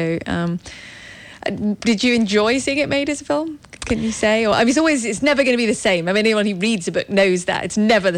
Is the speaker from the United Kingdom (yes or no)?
yes; United Kingdom; now in United States; Maybe that's partly because I'm originally British, although I am an American citizen now.